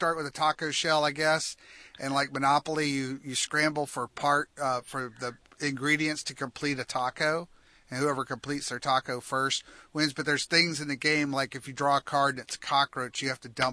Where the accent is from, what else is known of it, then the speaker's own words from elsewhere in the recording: Houston, Texas, United States; growing up in Houston, the whole space program was certainly a thing